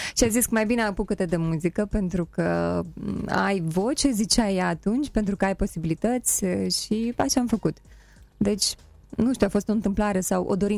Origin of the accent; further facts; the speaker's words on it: Moldova; born there; Sunt mândră că m-am născut în Republica Moldova, chiar dacă nu e așa de ușor aici.